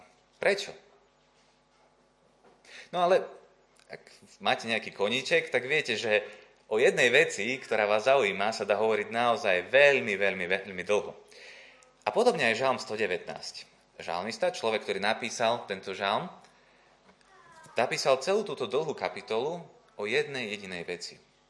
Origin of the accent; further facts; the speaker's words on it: Bardejov, Prešov Region, Slovakia; tak som z Bardejova a tam som aj vyrastal